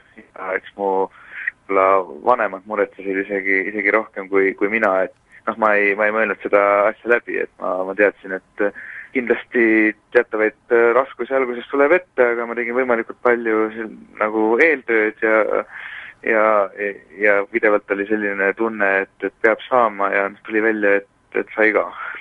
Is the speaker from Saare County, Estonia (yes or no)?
no; Hiiu County, Estonia; kuna ma olen Hiiumalt pärit